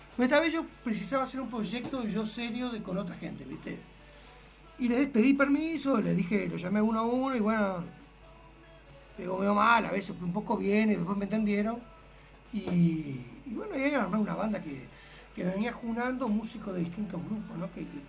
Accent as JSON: {"language": "Spanish", "town": "Pocitos", "region": "Montevideo", "country": "Uruguay", "also_born_or_lived": "Costa de Oro", "said": "en verdad soy de Pocitos, lo que vendría a ser Pocitos Nuevo, La Mondiola se llamaba antes. Y después, vi muchos años por ahí. Después me fui a vivir a la Costa de Oro, vi en La Guada, vi en Solimar, vi en Shangri-La."}